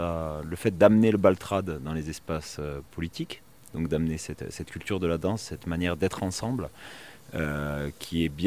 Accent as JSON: {"language": "French", "town": "Saint-Affrique", "region": "Occitanie", "country": "France", "said": "nous, on est de Sainte-Afrique, donc juste à côté d'ici, là, à peine une demi-heure. Et que c'est un petit village, quoi. On est entre 8 et 9 000 habitants."}